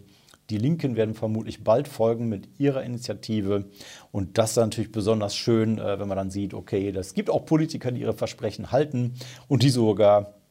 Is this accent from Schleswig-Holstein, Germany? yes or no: no; Remscheid, North Rhine-Westphalia, Germany; Meine Heimatstadt Remscheid